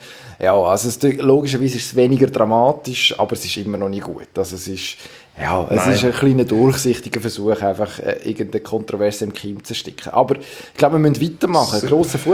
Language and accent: German; Zurich, Switzerland; Also da würde ich mich jetzt als Zürcher ja, nicht allzu weit aus dem Fenster lehnen.